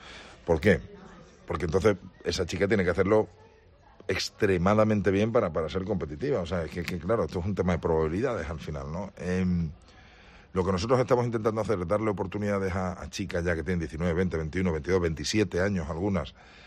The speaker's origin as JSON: {"language": "Spanish", "country": "Spain", "said": "Y como español, yo tenía una espinita clavada en el corazón que me la acabo de sacar."}